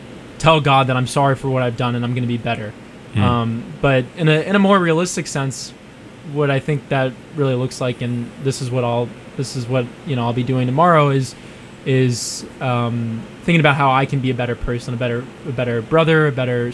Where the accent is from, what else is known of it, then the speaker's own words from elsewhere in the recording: Newton, Massachusetts, United States; So I was born and raised in Newton, Massachusetts, which is it's about 25 minutes away from here.